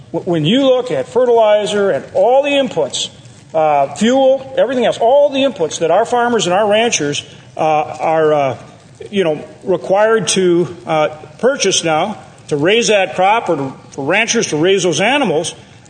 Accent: North Dakota, United States; like my home state of North Dakota

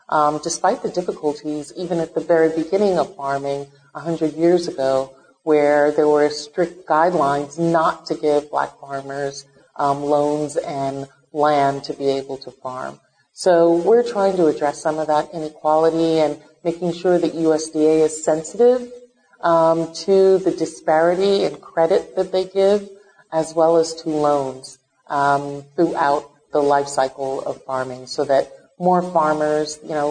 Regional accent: Brooklyn, New York, United States; also born or lived in Virgin Islands; I grew up in the city, right? I grew up in Brooklyn, moving back to the Virgin Islands where my family is from

